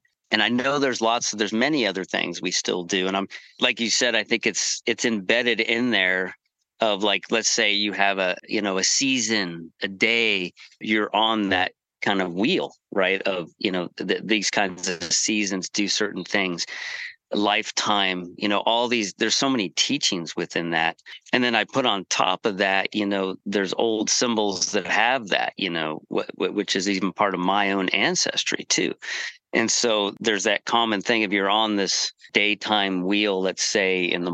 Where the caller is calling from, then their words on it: Nevada City, California, United States; And I'm calling in from Nevada City. Beautiful day here near the Yuba River, and the manzanita flowers are blooming.